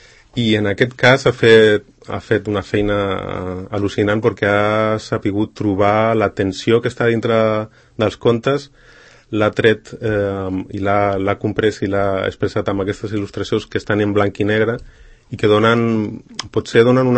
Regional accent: Madrid, Community of Madrid, Spain; jo sóc de Madrid

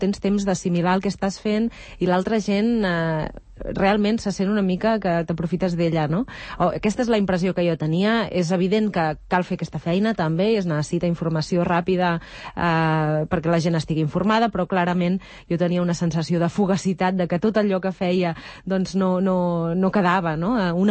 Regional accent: Mollet, Catalonia, Spain; Jo sóc de Mollet i, per tant, aquest entorn el coneixia bé

